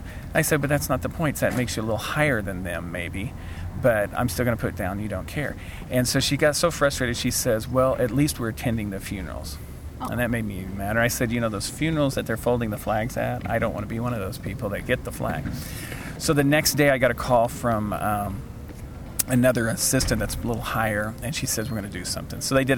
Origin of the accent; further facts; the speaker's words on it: California, United States; that since I'm from California, I need to contact the people over there.